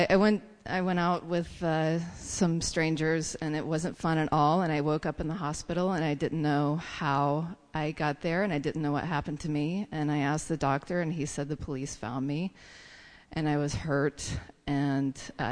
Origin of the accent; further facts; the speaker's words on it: North Carolina, United States; My dad was a social drinker. He was in a bluegrass band. I'm from North Carolina.